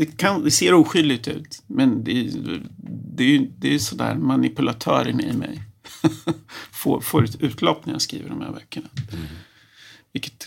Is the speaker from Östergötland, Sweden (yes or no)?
yes; Linköping, Östergötland, Sweden; Dels är jag uppvuxen i Linköping, så det låg nära till hans. För jag kan stan och geografin.